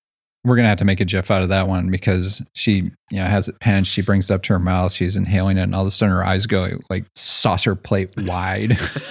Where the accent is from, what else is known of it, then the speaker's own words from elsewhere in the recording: England, United Kingdom; and I grew up in England for part of my life